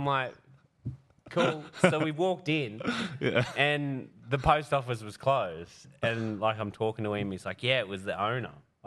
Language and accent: English; Tanilba Bay, New South Wales, Australia; So I went hard on people from my hometown this week.